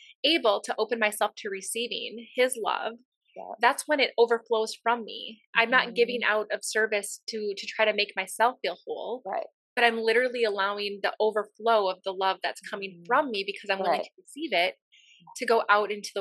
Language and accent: English; Midwest, United States; Is it because I grew up in the Midwest?